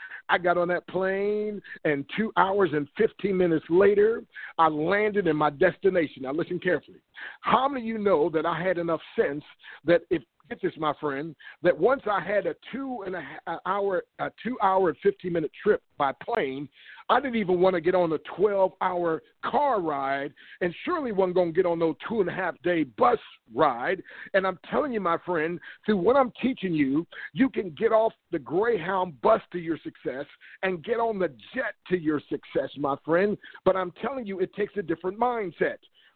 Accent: Harrisburg, Pennsylvania, United States; I'm from Harrisburg, and that's only about 25 minutes away.

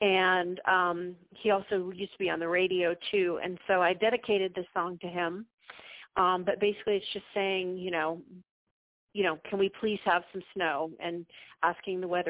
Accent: Seattle, Washington, United States; As a kid, I grew up in Seattle. It was fairly rare that we got snow for Christmas.

